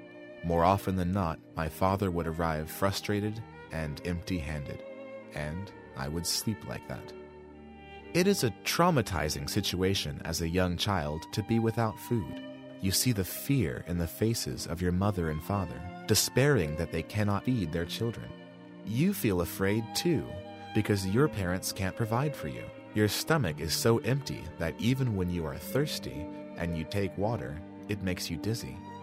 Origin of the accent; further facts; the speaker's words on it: Machakos, Machakos County, Kenya; born there; I was born in 1951 in Machakos.